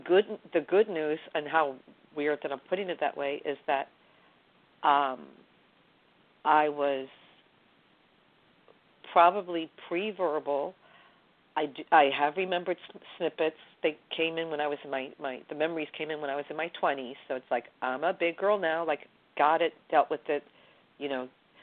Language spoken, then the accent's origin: English; New York City, New York, United States; Now, okay, I'm born and raised in New York City, so we know what that sounds like.